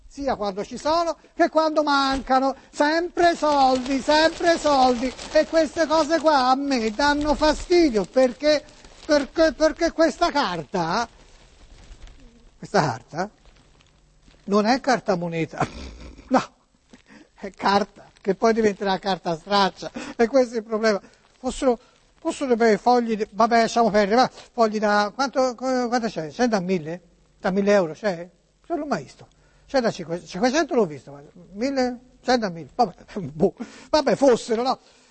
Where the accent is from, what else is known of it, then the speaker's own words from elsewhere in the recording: Florence, Tuscany, Italy; Qui io lo vedo affranto e mi dispiace sinceramente perché come fiorentino...